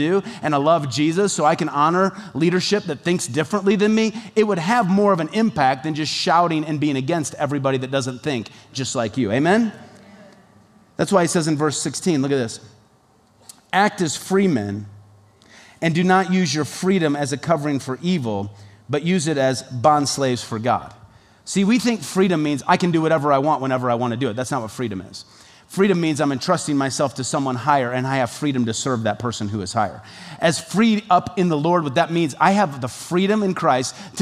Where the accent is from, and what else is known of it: United States